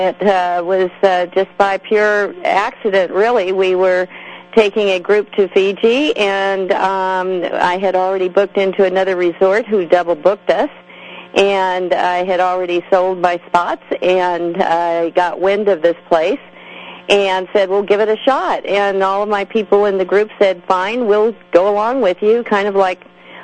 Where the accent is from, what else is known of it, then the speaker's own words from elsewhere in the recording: Sacramento, California, United States; And dragged him to my hometown in Sacramento, and that's where we brought Scuba World.